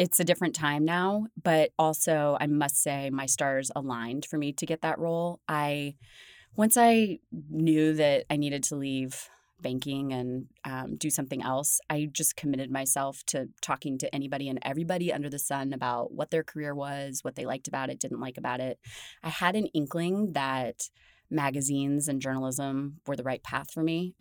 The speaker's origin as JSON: {"language": "English", "town": "Kansas City", "region": "Midwest", "country": "United States", "tie": "born or raised there", "also_born_or_lived": "New Jersey", "said": "I grew up in the Midwest, in Kansas City. I went to college in New Jersey, and everyone kind of migrates to New York City."}